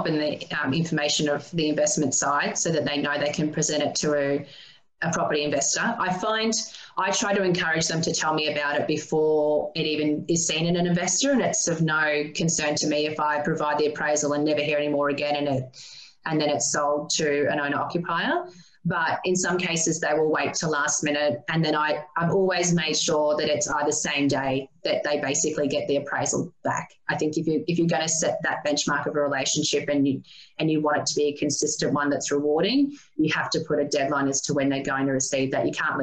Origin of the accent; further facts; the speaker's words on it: Maryborough, Australia; growing up in Maryborough, a population of 27,000, we had businesses that had been in the area for 50, 80 years